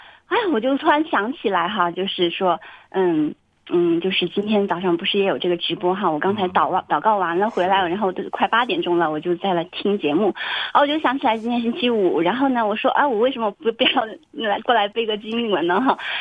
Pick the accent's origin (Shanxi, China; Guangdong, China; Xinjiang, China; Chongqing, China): Chongqing, China; 我是重庆的